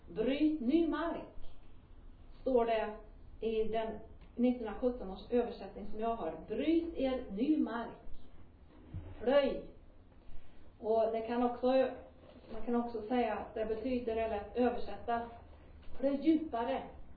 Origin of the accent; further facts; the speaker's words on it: Tidaholm, Västra Götaland County, Sweden; Och jag växte upp i Tidaholm.